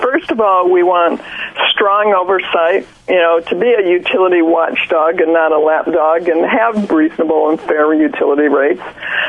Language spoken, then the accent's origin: English; Omaha, Nebraska, United States; I grew up in Omaha, Nebraska.